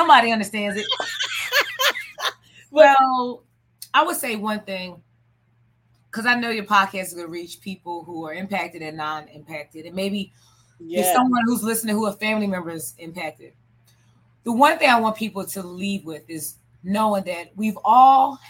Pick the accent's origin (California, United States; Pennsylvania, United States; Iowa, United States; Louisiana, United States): Pennsylvania, United States; I've ran up on people in Pennsylvania, my home state